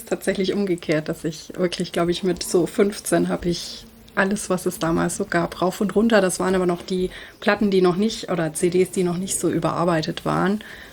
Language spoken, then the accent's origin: German; Bavaria, Germany; Also ich bin ja in Franken groß geworden